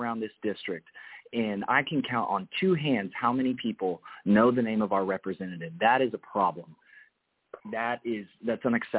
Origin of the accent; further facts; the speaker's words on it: Dallas, Texas, United States; Well, I was born in Dallas. I'm a Texas native, born and raised.